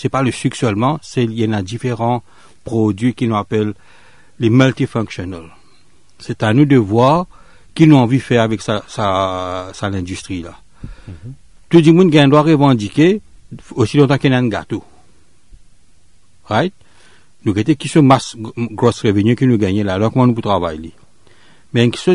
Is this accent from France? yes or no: no; Mauritius; quand je viens de Maurice.